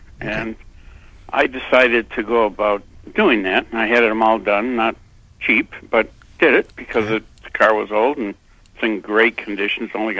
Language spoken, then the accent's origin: English; Detroit, Michigan, United States; I come from Detroit, so I know that there are a lot of things that go on.